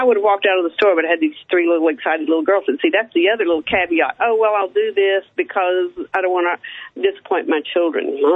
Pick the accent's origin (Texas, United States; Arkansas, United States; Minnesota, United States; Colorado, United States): Texas, United States; Houston; That area, yes.